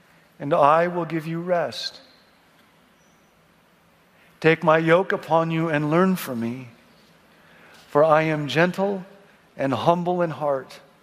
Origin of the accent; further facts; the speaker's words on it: Rockford, Illinois, United States; I grew up in Rockford, Illinois. Not the dance capital of the world. I grew up in a Baptist church and a Swedish family, and so I never danced.